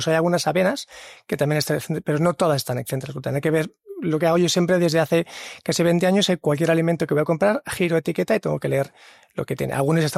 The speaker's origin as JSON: {"language": "Spanish", "town": "Sitges", "region": "Catalonia", "country": "Spain", "tie": "born there", "said": "volví otra vez a Sitges, en mi pueblo natal, a Barcelona"}